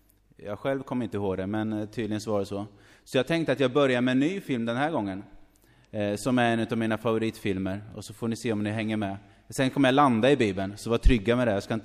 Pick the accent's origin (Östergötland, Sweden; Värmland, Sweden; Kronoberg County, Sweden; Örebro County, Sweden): Östergötland, Sweden; Norrköping; det är ju där jag kommer ifrån, Norrköping.